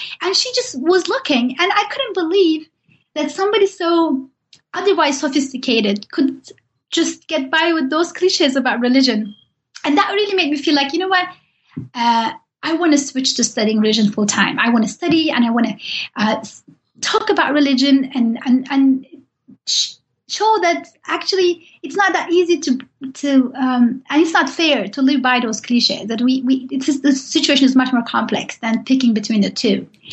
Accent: Turkey; Even though I'm from Turkey and Said Nursi has lived there and wrote there, I didn't know much about him.

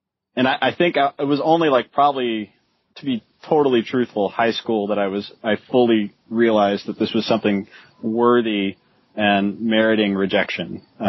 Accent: Nashville, Tennessee, United States; Nashville is where I grew up, and Nashville's a really beautiful town.

